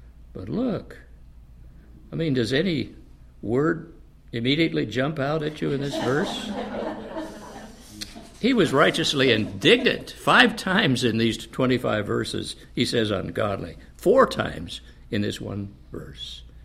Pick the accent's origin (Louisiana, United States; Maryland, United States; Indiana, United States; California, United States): California, United States; Santa Barbara; But Santa Barbara, which is my hometown, had terrible fires just a few months ago.